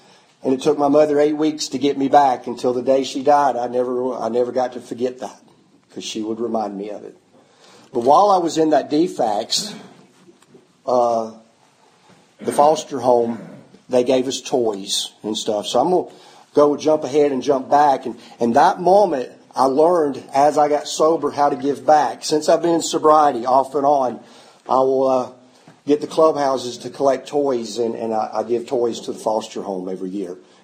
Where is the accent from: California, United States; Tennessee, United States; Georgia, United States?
Georgia, United States; Doraville; I grew up in Doraville, and in Doraville in the 70s, you only had one thought of mine.